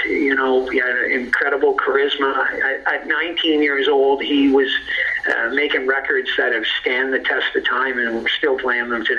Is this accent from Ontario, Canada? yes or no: yes; Toronto, Ontario, Canada; growing up in Toronto and playing in the music scene in Toronto